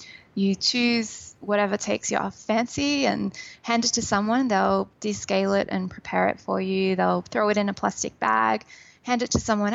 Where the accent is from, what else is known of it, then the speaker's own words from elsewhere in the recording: Australia; I'm Australian. I'm not a beach person despite that.